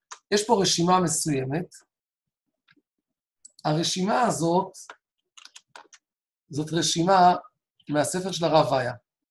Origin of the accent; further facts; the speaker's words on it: Tel Aviv, Tel Aviv District, Israel; אני בדקתי את זה בתור נער תל אביבי